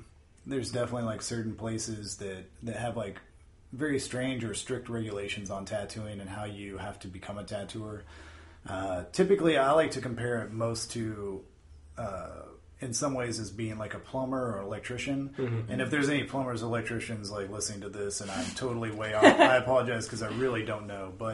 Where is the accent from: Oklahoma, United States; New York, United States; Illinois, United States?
Oklahoma, United States; growing up in Oklahoma, there weren't tattoo shops.